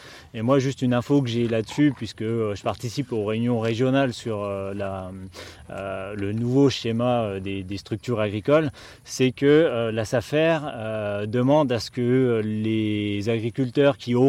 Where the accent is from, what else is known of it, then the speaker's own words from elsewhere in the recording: Grand Est, France; moi je suis des Vosges, donc c'est vrai que j'ai pas suivi ce dossier-là jusque-là.